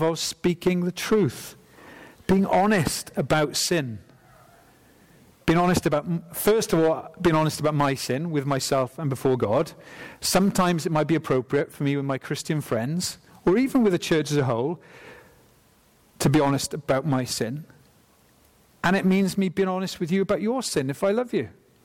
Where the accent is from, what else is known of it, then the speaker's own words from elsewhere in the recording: Swansea, Wales, United Kingdom; I used to think, growing up in Mount Pleasant Baptist Church in Swansea, that fellowship was a very specific term